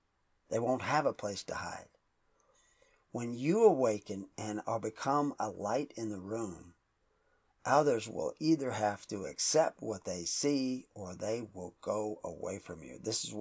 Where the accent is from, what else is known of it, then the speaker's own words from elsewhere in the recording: the South, United States; That's a Southern expression. I grew up in the South